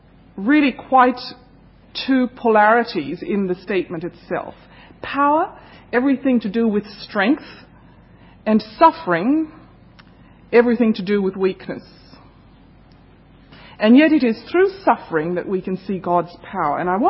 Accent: India; English is a second language; also born or lived in Canada; now in Australia; I come from India, that's my home, so you will excuse my accent a little bit. I've been in Australia just 4 years, and I've lived in Canada for about 10 years, on and off.

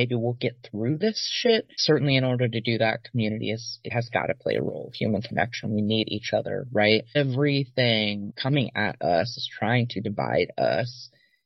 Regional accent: Kentucky, United States; now in Seattle, United States; Or if I disclosed that I was from Kentucky, I would say something like, "I don't always tell people this," or like, "I don't want to say it out loud."

